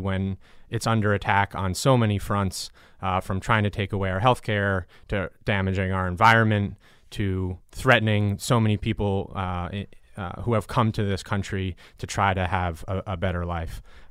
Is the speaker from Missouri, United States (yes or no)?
no; Kingston, New York, United States; Briefly, who I am, I was born and raised in Kingston. My family has been in Ulster County for five generations.